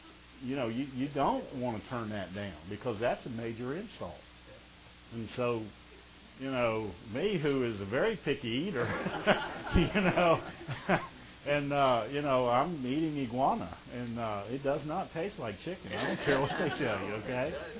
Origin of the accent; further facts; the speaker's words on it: United States; You know, we go over there, I'm from America, I deserve better than this